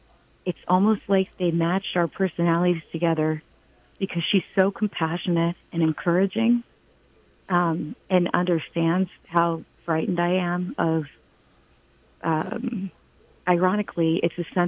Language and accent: English; East Coast, United States; we would go a few times every winter growing up on the East Coast, but we'd drive up to Pennsylvania for skiing